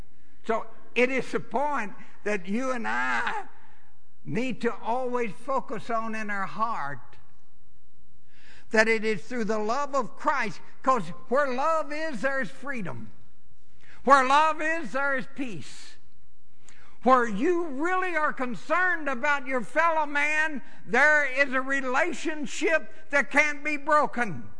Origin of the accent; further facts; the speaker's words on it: Buffalo, Kentucky, United States; I had nothing to do with growing up on Buffalo Hill in Buffalo, Kentucky, as a snotty-nosed kid with a grass string holding up my britches.